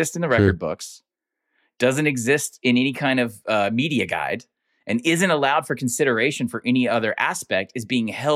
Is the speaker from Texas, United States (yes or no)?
no; Macon, Georgia, United States; It was in my hometown of Macon, Georgia, against Mercer.